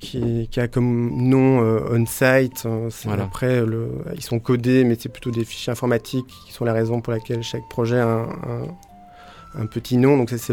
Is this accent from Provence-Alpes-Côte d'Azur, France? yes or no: yes; Marseille, Provence-Alpes-Côte d'Azur, France; je suis marseillais, je vis ici.